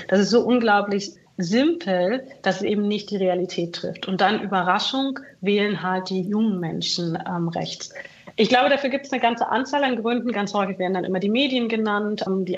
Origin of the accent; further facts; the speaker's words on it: East Germany, Germany; Also da, wo ich herkomme, den Dialekt zu sprechen, weil man darf uns jetzt nicht mehr als Ostdeutsch erkennen.